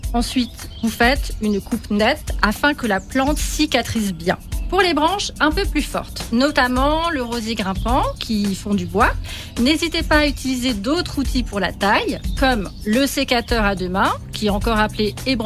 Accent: Grand Est, France; la taille principale des rosiers s'opère à la sortie de l'hiver chez nous en Alsace

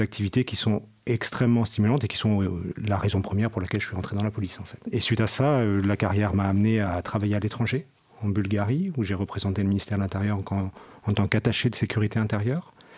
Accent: France; Donc moi, effectivement, je suis français

